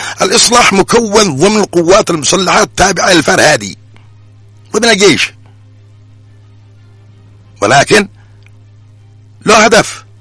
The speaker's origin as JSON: {"language": "Arabic", "country": "Yemen", "said": "اسمي أنا يمني"}